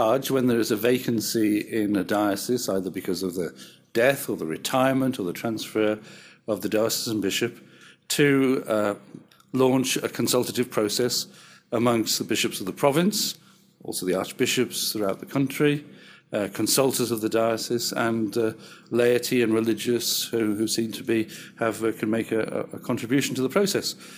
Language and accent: English; United Kingdom; now in Australia; Being British, I thought it was going to be more like the UK than it is.